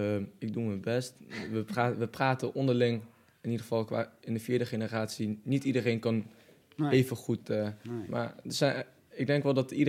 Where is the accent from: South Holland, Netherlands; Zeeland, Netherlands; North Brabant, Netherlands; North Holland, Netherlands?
North Brabant, Netherlands; Cuijk; also born or lived in Boxmeer; Ik ben 15 jaar oud, geboren in Boksmeer en ik ben opgegroeid in Kuik. Ik ben de zoon van … de roots uit Tanimba. En … roots uit Dammar.